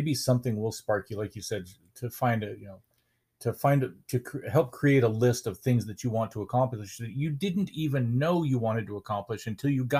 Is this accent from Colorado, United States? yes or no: yes; Colorado, United States; I come from Colorado. We've got our Rockies and we're very, you know, we're very loyal to our Rockies.